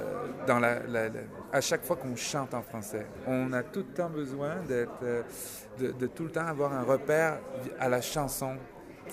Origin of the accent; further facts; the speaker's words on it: Paris, Île-de-France, France; born there; qui ont bercé mon enfance parce que je suis né à Paris.